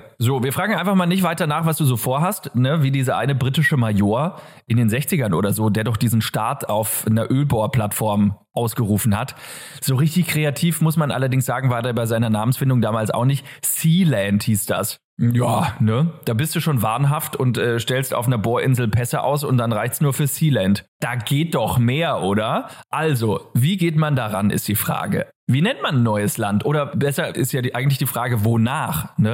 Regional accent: Bavaria, Germany; Wir sind ja aus Franken beide.

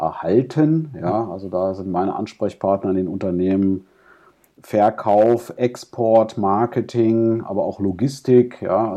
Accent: Yemen; dann eben tun muss als Jemenit.

